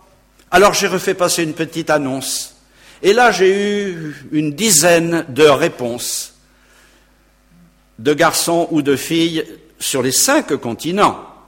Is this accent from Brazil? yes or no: no; Tours, Centre-Val de Loire, France; nous venons de Tours. À Tours, j'étais enseignant dans un collège catholique